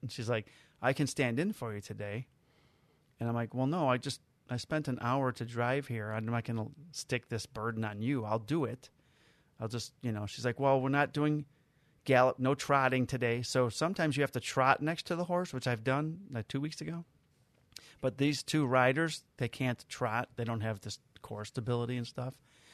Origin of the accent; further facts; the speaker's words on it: Chicago, Illinois, United States; And one of them is which I grew up, it was in my hometown, I grew up going to like numerous times a week. And one is called Superdog, which is on the northwest side of Chicago.